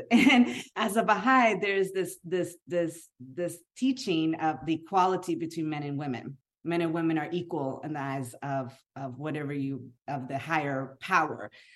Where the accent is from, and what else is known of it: Chile; born or raised there